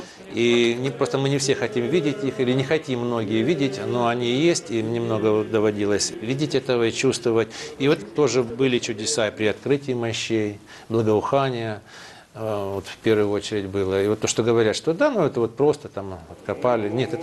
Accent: Krasnodar, Krasnodar Krai, Russia; Я действительно впервые присутствовал при открытии мощей в родном городе, в Краснодаре, на старом Всесвятском кладбище это произошло.

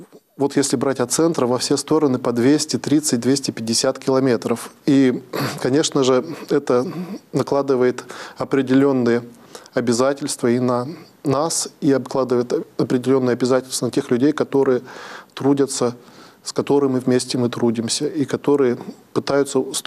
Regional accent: Urals, Russia; Хоть я всю жизнь прожил здесь, на Урале, как бы коренной уралец

